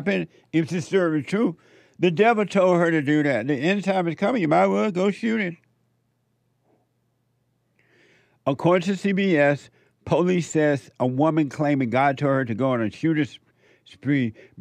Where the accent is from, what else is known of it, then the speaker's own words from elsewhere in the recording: Alabama, United States; But I remember growing up in Alabama, and I knew several of my young cousins and things that smoked cigarettes.